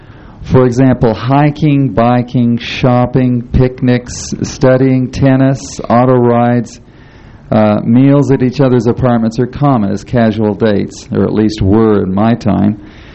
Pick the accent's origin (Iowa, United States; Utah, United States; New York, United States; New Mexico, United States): Utah, United States; Salt Lake City; born there; I was born in Salt Lake City.